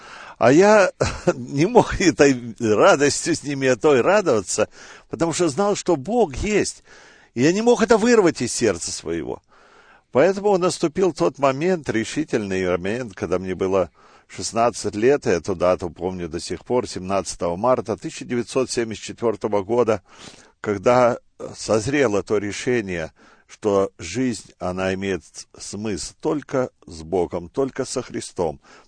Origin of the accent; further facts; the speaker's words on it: Bryansk Oblast, Russia; born there; Родился я в России, в Брянской области. Родители были верующие, и с детства прививали мне веру в Бога.